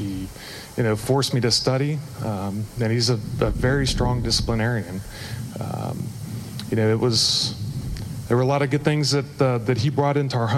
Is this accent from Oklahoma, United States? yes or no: yes; Oklahoma, United States; So I grew up in Oklahoma, typical neighborhood.